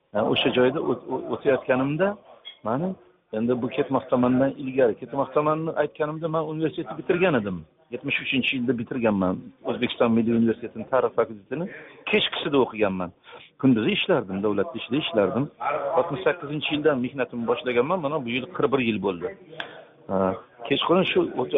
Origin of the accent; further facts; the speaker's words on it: Tashkent, Uzbekistan; Toshkent shahrida Do'mbrobod degan mahalla bor, mahallada biz bitta mahallada tug'ilib o'sganmiz.